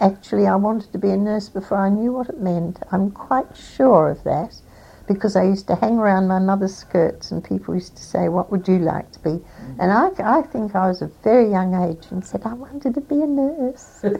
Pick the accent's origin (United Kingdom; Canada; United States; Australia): Australia; Magill, South Australia; Yes, I was born in McGill and lived there for some years.